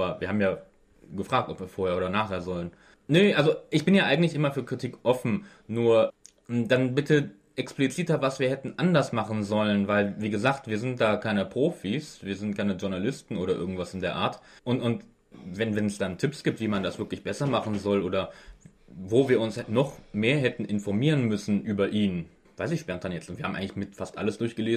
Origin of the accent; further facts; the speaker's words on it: Kempen, North Rhine-Westphalia, Germany; Kempen, Niederrhein.